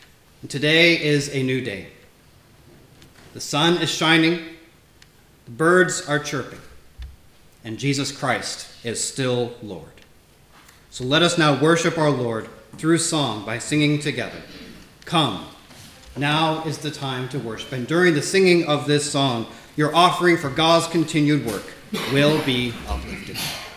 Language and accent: English; United States; My experience of politics in my home country of America has taught me there's always a big difference between a campaign and an administration.